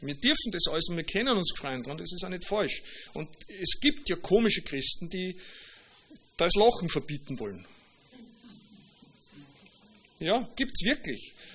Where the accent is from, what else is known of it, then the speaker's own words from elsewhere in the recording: Austria; aber als Österreicher darfst du eigentlich nicht patriotisch sein